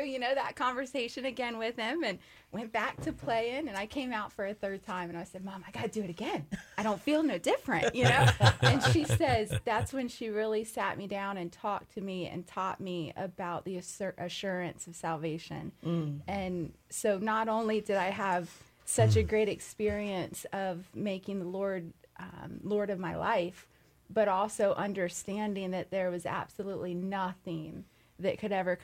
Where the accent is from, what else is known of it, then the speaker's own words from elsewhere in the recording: Fort Pierce, Florida, United States; So I was born and raised in Fort Pierce, Florida.